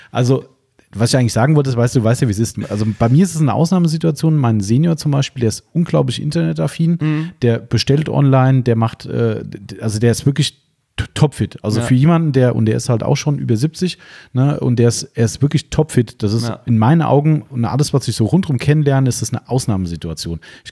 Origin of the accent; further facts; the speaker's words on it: Germany; ich spreche Deutsch. Ja klar, wir sind ja aus Deutschland alle.